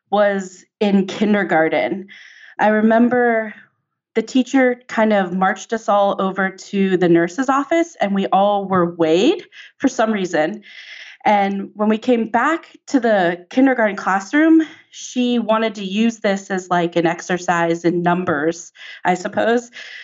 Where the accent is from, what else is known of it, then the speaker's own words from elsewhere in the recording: San Diego, California, United States; it was given at UCSD, like a college campus in San Diego. I grew up in San Diego.